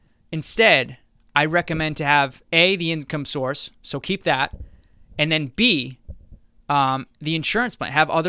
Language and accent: English; Boston, Massachusetts, United States; I'm from Boston, Massachusetts, as you guys know.